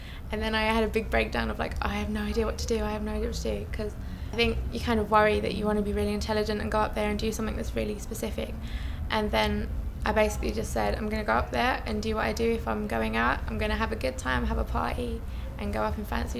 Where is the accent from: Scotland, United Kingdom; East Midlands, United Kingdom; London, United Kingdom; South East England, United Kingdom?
London, United Kingdom; My birthday is 25th of Feb 91, so I'm 18 years young and I'm from East London.